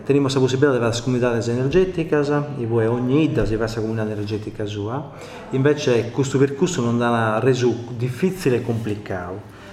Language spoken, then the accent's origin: Italian; Sardinia, Italy; ma che noi sardo non siamo stati buoni a gestire dal suo incominzo.